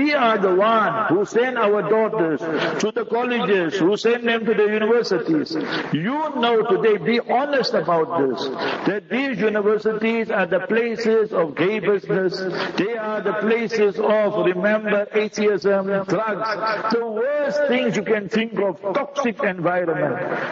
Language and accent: English; Heidelberg, Gauteng, South Africa; there was one Maulana came to Heidelberg, my hometown, and he gave one nice example.